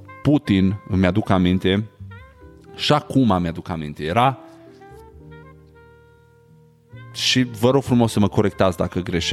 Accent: Sighetu Marmației, Maramureș County, Romania; Eu m-am născut și am crescut în Sighetul Marmației. Pentru cei care nu știți, Sighetul Marmației e un oraș din județul Maramureș

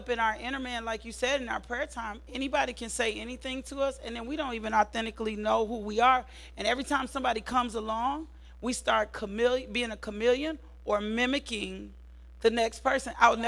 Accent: Little Rock, Arkansas, United States; but my natural inclination, because I grew up in the East End of Little Rock, right? In Southwest Little Rock.

